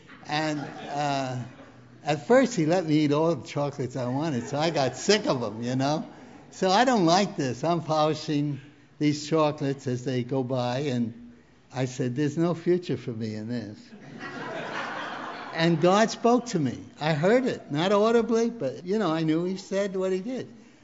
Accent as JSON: {"language": "English", "town": "Brooklyn", "region": "New York", "country": "United States", "moved": "yes", "said": "I'm from New York City, Brooklyn, about 800 miles away."}